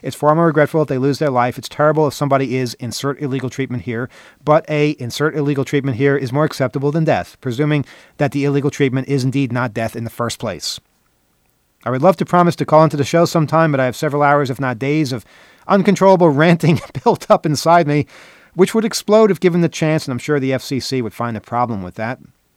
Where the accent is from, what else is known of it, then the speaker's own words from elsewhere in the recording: United Kingdom; In fact, I, as a British citizen, want to do the opposite.